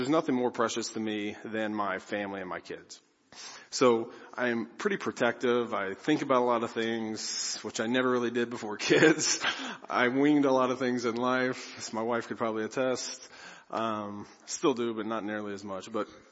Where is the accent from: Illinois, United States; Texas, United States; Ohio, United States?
Ohio, United States; So I'm from Southern Ohio, and when I went to gym, class